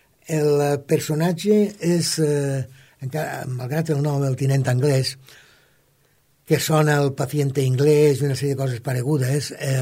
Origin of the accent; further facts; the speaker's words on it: Valencia, Valencian Community, Spain; also born or lived in Napa, United States; Us vaig néixer a València fa moltíssims anys, allà pel Paleolític Mitjà, exactament en 1945. Vaig fer el batxillerat entre València, en els jesuïtes, i Estats Units, a Napa